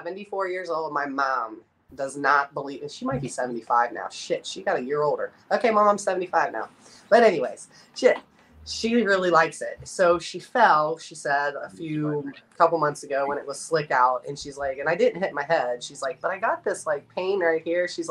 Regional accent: Cincinnati, Ohio, United States; this weekend my son got married, and I had to go home to Cincinnati and get him married off.

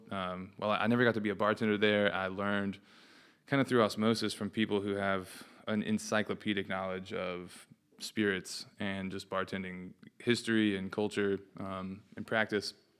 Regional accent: Chattanooga, Tennessee, United States; moved away; also born or lived in Denver; I was born and raised in Chattanooga. I left here in 07, moved to Denver, started washing dishes at the restaurant my sister was a sous chef at.

